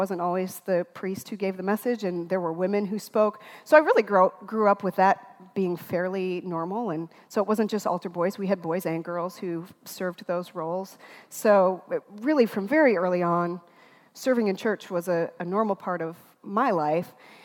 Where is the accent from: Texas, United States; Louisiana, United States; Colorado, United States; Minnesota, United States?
Minnesota, United States; I grew up in Minnesota, and I grew up in a largely German Catholic family, but very non-traditional type of Catholic church.